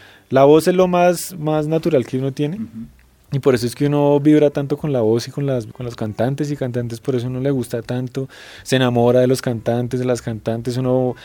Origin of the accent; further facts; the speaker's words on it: Colombia; para uno como colombiano